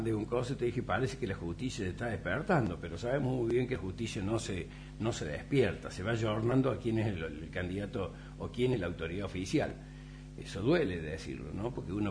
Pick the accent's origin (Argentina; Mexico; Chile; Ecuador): Argentina; No somos Estados Unidos, no somos Europa, somos la Argentina.